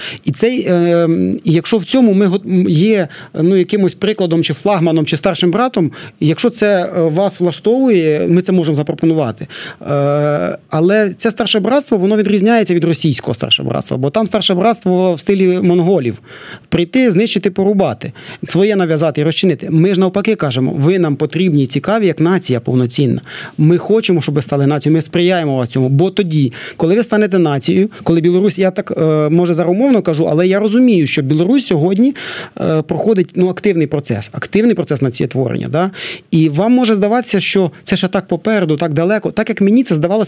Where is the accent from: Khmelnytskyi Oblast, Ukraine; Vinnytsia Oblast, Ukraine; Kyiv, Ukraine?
Vinnytsia Oblast, Ukraine; Я з Вінницької області